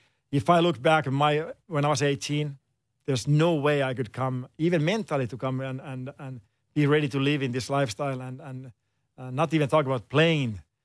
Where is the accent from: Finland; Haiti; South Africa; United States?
Finland; English is a second language; growing up in Finland